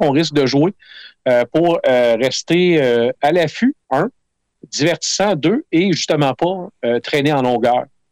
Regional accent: France; accent: French; avec mon accent français qui était la plus gore.

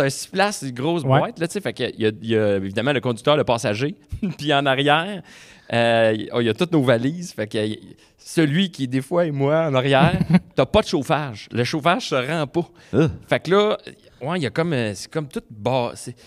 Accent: Montreal, Quebec, Canada; Moi, je viens de Montréal.

